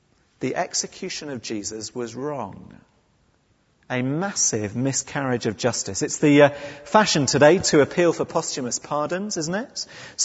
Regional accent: England, United Kingdom; I'm proud of being English, and I'm proud of being able to trace my family back to however many generations.

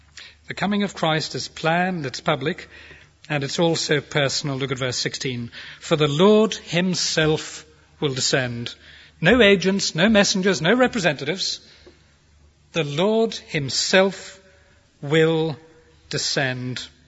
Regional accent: Belfast, Northern Ireland, United Kingdom; As a young teenager, I was brought up in Belfast in Northern Ireland

